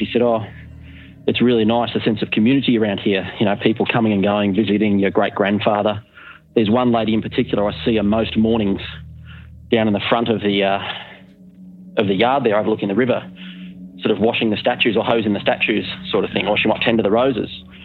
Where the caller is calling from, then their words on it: Australia; man. I'm from Australia.